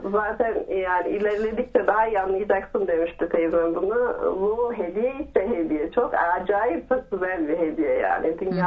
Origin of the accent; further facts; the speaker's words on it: Sivas, Turkey; İşte 30 yıl önce Sivas'ta dünyaya gelmişim, köyde. 5 kardeşin ilkiyim, ablayım. Köyde yaşıyorduk, hayat çok zordu.